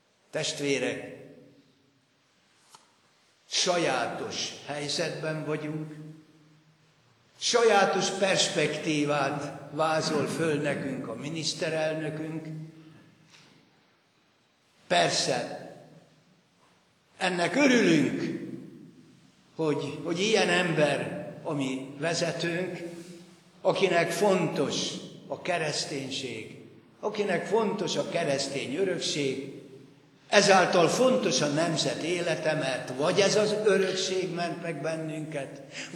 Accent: Hungary; és mikor én mondtam, hogy magyar vagyok, akkor mondták, a diktátortól, a diktatúrából.

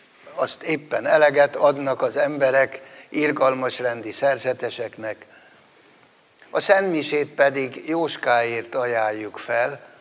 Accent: Burgenland, Austria; born there; Egyszerűen azért, mert mi ide születtünk.

